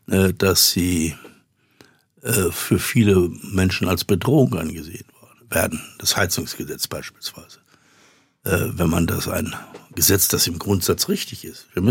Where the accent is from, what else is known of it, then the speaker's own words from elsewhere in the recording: Bielefeld, North Rhine-Westphalia, Germany; Da, wo ich herkomme, in der Gegend, wo ich geboren bin und wo ich mein ganzes Leben trotz einiger Ausflüge eigentlich gelebt habe.